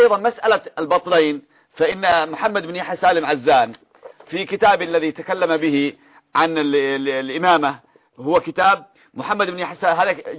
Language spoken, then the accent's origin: Arabic; Yemen; عندنا في اليمن